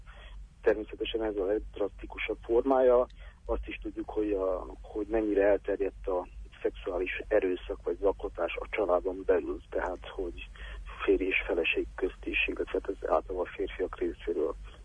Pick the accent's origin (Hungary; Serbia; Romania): Serbia; én is szerbiai származású vagyok, vagy ugye balkáni